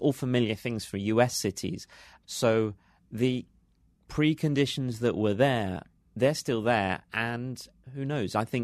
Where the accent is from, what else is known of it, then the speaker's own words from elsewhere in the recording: London, United Kingdom; I mean, I remember the experience as just a Londoner at that time.